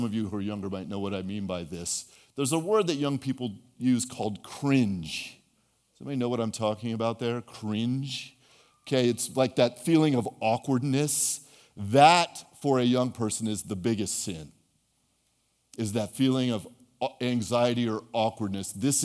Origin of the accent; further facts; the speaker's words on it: Portland, United States; I'm from Portland, and I taught high school English for 30 years.